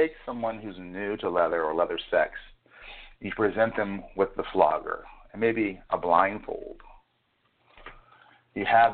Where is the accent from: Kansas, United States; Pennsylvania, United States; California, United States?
California, United States; Oxnard; I grew up in Oxnard, which is, although a very racially balanced community, my upbringing wasn't around a strictly black church or black neighborhood.